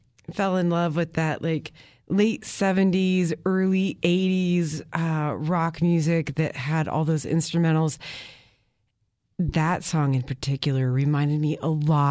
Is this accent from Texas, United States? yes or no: no; Kansas, United States; Kansas was, I'm from Kansas, and so it was the first big show I ever went to at like the Coliseum was